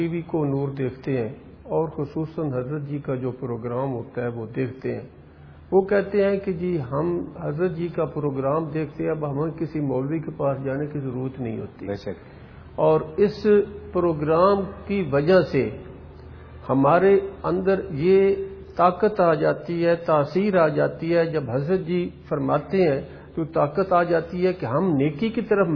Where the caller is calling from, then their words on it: Lahore, Punjab, Pakistan; میں لاہور سے بلانگ کرتا ہوں, لیکن ذاتی گھر میرا گاؤں میں ہے.